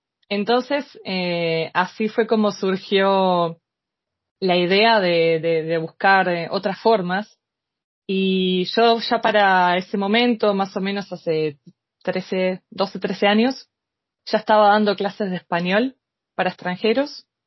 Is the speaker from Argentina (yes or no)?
yes; Argentina; also born or lived in Brazil; nací en Brasil y entonces fui muchas veces a Brasil a pesar de vivir en Argentina